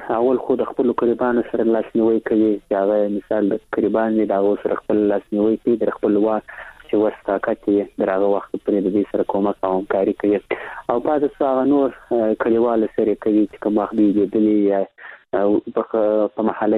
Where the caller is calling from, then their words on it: Kandahar, Afghanistan; له کندهار درسره ټلیفون لیکته وصل سوي.